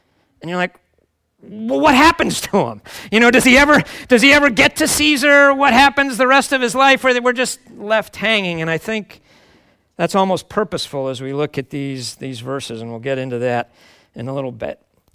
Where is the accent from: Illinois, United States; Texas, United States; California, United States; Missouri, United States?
Illinois, United States; Chicago; Vince Lombardi, after the Packers, and I'm from Chicago, so the Packers are enemies, right?